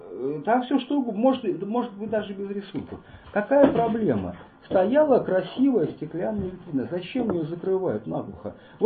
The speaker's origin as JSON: {"language": "Russian", "region": "Saint Petersburg", "country": "Russia", "said": "Я, слава богу, ленинградец в четвертом поколении."}